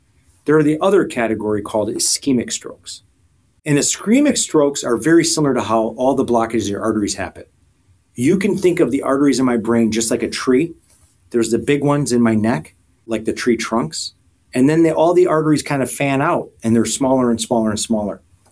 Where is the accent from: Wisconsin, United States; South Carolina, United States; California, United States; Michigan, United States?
Wisconsin, United States; I'm from Wisconsin, born and raised, and I went to med school at UW-Madison in undergrad.